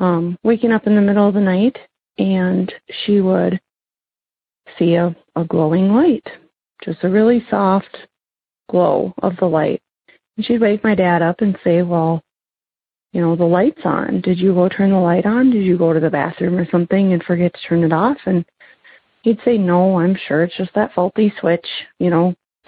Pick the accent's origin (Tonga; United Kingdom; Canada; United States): United States; Minnesota; I'm from Minnesota.